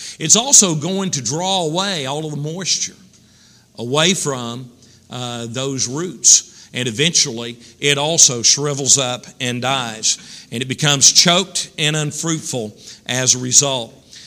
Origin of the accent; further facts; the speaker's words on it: Texas, United States; there was about 40 miles of gravel road back into ranch country near where I was raised in Texas.